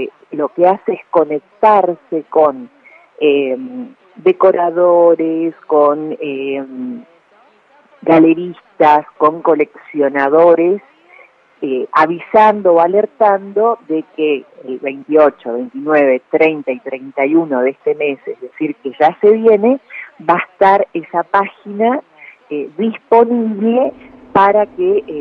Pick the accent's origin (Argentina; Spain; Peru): Argentina; Paso de los Libres, Corrientes; Somos dos artistas de Paso de los Libres.